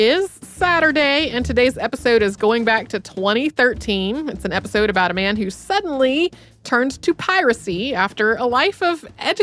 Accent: North Carolina, United States; This is a pirate that I have heard about because I grew up in North Carolina. And if you grow up in North Carolina, often you hear a lot about pirates.

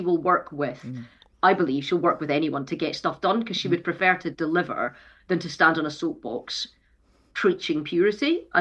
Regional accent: Scotland, United Kingdom; And I'm Scottish.

